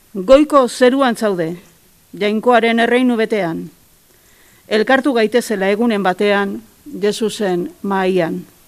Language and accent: Basque; Basque Country, Spain; eta Gipuzkoatik gatoz.